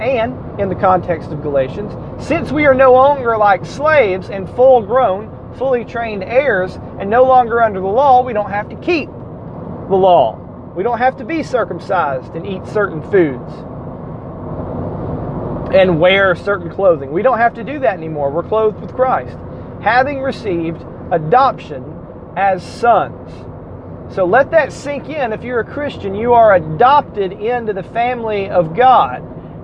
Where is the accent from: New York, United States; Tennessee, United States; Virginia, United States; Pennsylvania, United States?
Tennessee, United States; Fun fact, I am from Hamilton County, Tennessee. I was born in Memorial Hospital in 1982.